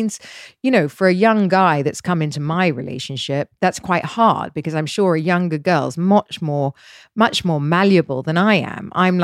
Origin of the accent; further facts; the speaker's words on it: United Kingdom; I mean, I'm very British, right? I was in boarding school half my life.